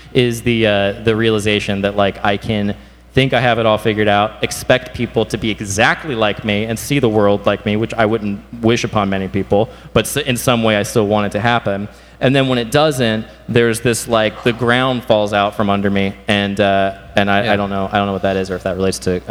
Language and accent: English; the South, United States; I also feel like I was raised in the South and like it was just terrible, and so like I escaped